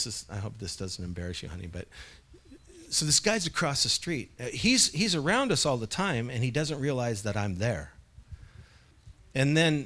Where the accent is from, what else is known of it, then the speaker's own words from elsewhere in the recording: Clatskanie, Oregon, United States; I grew up in Clascanai, and this is no reflection on that city, but I don't remember anybody that was a Christian when I was growing up at all.